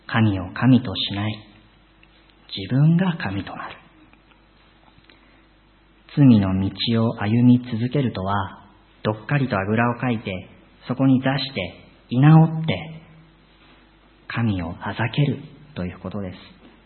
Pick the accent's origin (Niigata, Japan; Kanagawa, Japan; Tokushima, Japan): Niigata, Japan; 私は新潟出身なんですけれども、複数の水路に囲まれた緑というと田んぼを思い出すんですね。